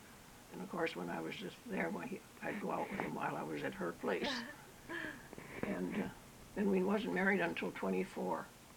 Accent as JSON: {"language": "English", "town": "Buffalo", "region": "New York", "country": "United States", "said": "He was from Batavia and I was from Buffalo."}